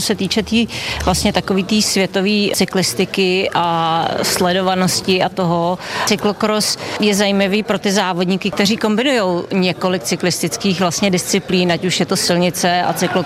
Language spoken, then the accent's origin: Czech; Prachatice, South Bohemian Region, Czechia; No, tak já jsem vlastně z jižních Čech, takže návraty jsou vždycky super.